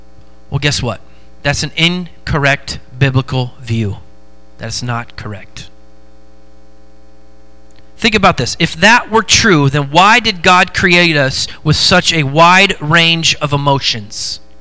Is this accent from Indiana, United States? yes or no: no; Oregon, United States; We did that growing up in Oregon. West Coast is the best coast.